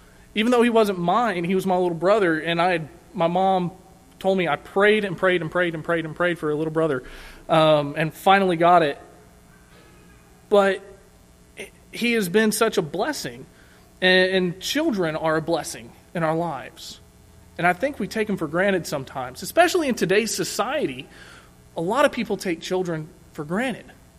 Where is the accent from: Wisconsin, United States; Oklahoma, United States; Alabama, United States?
Oklahoma, United States; Tulsa; We're originally from Tulsa. We moved here in July.